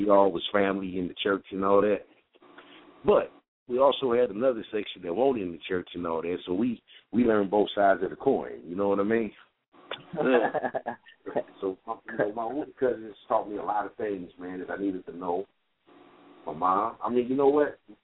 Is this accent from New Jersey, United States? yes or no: yes; Trenton, New Jersey, United States; now in Texas, United States; But you know I'm from Trenton, you know, and stuff, man. And you know what? If I would have stayed one more year in New Jersey in 87